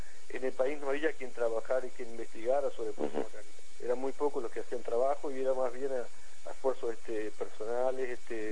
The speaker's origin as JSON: {"language": "Spanish", "town": "San Bautista", "region": "Canelones", "country": "Uruguay", "said": "somos de San Bautista, somos 4 productores de San Bautista, 2 empresas de San Bautista"}